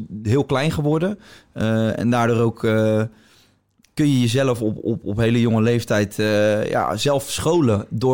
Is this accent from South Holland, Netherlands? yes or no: yes; Rotterdam, South Holland, Netherlands; Ik kom uit Rotterdam, dus sowieso een multiculturele stad.